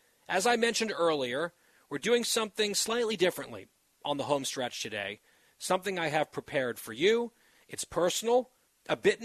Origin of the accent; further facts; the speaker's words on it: United States; even though I was born and raised as an American, I'd spent relatively little time in my home country until that point. As I adjusted to my new life and school in northern New Jersey